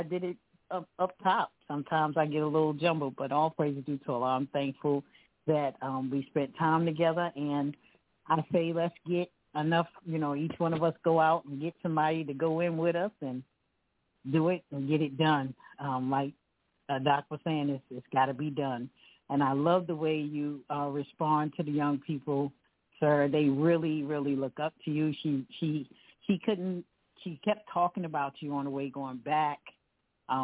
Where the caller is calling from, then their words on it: Richmond, Virginia, United States; from Richmond, Virginia.